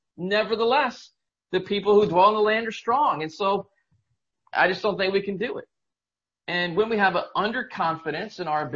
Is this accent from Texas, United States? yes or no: no; Indiana, United States; since I'm from Indiana, that's a pretty big Indiana movie.